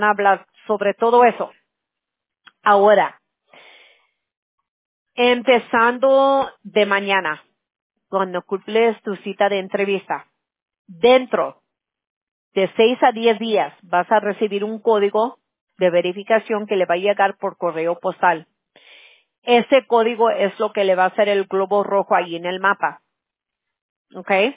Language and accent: Spanish; California, United States; Yo soy de California, pero mi abuela materna, ella era española, pero la familia de nosotros de España se emigraron a Cuba. So, por eso yo tengo mucha familia cubana.